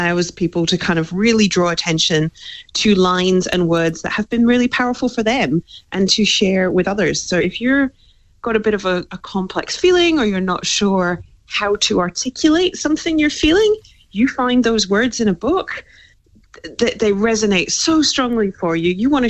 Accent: Scotland, United Kingdom; now in Australia; I grew up in Scotland

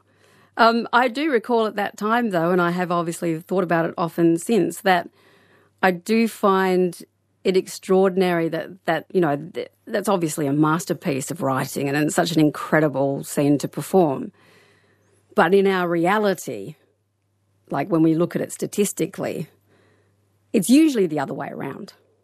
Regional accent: Geraldton, Western Australia, Australia; I mean, I grew up in Geraldton.

